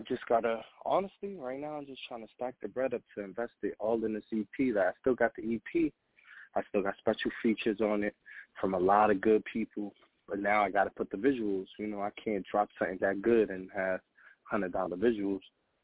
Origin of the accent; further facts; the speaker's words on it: New York, United States; now in Allentown, United States; I'm from New York, but I'm in Allentown, Pennsylvania.